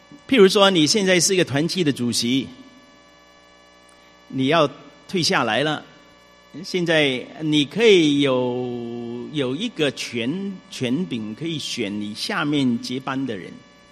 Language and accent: Chinese; China; 那这个呢，早期的我们中国人的那个师徒的关系呢，其实也就是这样